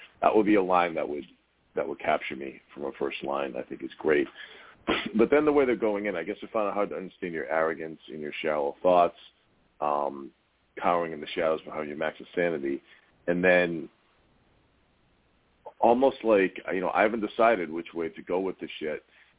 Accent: Boston, Massachusetts, United States; accent: Boston; I just said stars, my Boston accent.

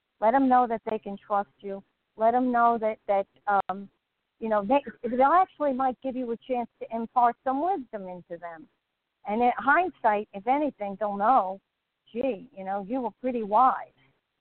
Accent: New Jersey, United States; now in Pensacola, United States; I came from New Jersey where nobody was a born-again Christian

